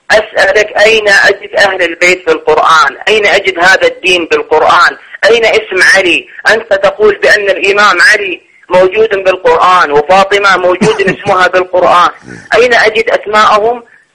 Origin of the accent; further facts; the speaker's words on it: Iraq; moved away; ماني عايش في العراق حالياً، أنا طلعت من العراق من قبل فترة وعايش في إحدى الدول